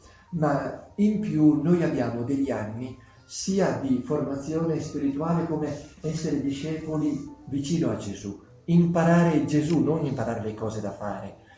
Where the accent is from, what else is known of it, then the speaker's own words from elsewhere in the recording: Veneto, Italy; ho fatto lì le elementari. Sotto le montagne, le prealpi, quando la pianura veneta comincia a salire verso le Dolomiti.